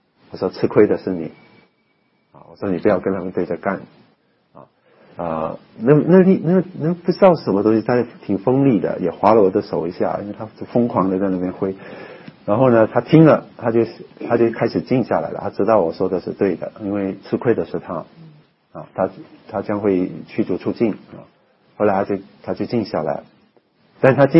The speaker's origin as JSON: {"language": "Chinese", "country": "China", "said": "但是作为一个中国人，我看了"}